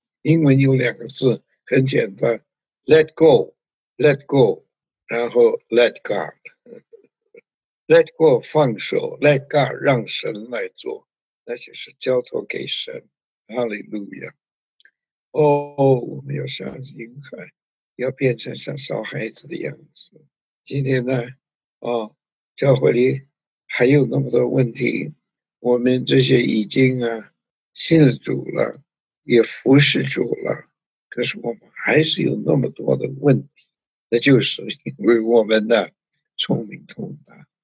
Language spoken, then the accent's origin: Chinese; China; 好像我们中国人说，人在福中不知福啊